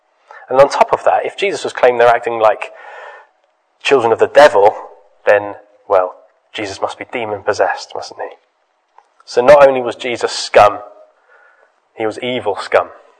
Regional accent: United Kingdom; I'm British. What does that really mean? I'm a bit Celtic, a bit Norman, a bit Dane. a bit Anglo-Saxon. I have a Dutch grandfather.

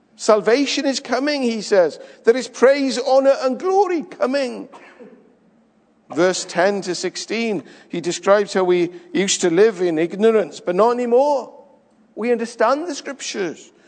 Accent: Wales, United Kingdom; I'm Welsh.

